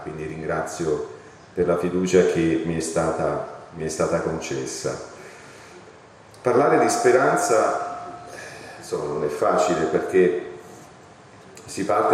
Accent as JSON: {"language": "Italian", "region": "Calabria", "country": "Italy", "said": "Io vengo dalla Calabria. In Calabria non abbiamo il sistema sanitario che avete qui in Lombardia."}